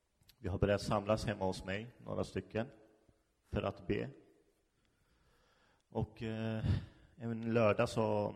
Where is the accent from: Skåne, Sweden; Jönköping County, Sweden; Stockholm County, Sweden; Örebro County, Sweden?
Örebro County, Sweden; Karlskoga; Jag är uppväxt här i Karlskoga.